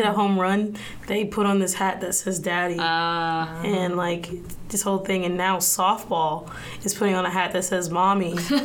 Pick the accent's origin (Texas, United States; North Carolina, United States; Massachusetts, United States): Texas, United States; yes, I've grown up there. Let's not forget I'm from Texas. I only live an hour away from the campus.